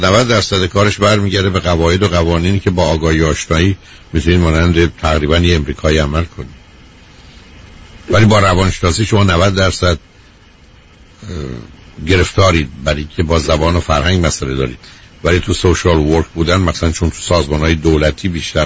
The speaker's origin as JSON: {"language": "Persian", "country": "Iran", "tie": "born or raised there", "moved": "as an adult", "said": "من و شمایی که تو ایران بزرگ شدیم"}